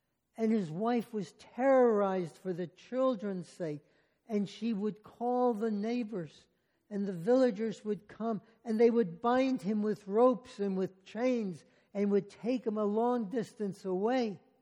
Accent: New Jersey, United States; because I was growing up in New Jersey.

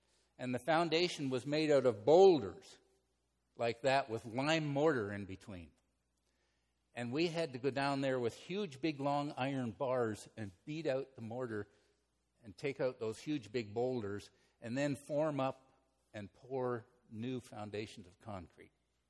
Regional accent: Peterborough, Ontario, Canada; I worked one summer for one of my uncles, a contractor, in my hometown, Peterborough, Ontario, Canada.

